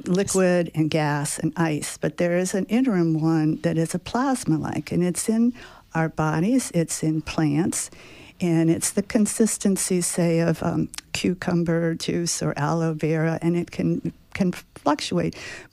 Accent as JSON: {"language": "English", "region": "Ohio", "country": "United States", "tie": "born or raised there", "said": "we grew up in Ohio, so we weren't coastal, we didn't expect floods"}